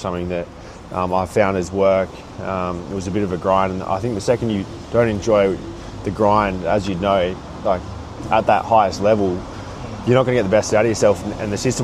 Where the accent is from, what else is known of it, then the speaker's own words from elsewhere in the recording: Western Australia, Australia; Yeah, I'm from West Australia, obviously, clearly